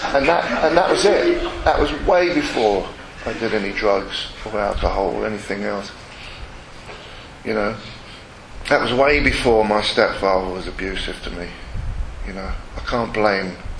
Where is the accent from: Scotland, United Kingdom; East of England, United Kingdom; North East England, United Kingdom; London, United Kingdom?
London, United Kingdom; Shepherd's Bush; I was brought up in Annesmouth and Shepherd's Bush